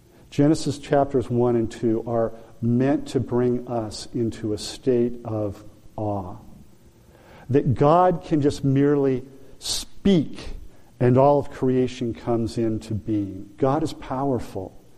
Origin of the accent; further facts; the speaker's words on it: California, United States; I grew up in Southern California and going to the beach a lot and enjoyed body surfing.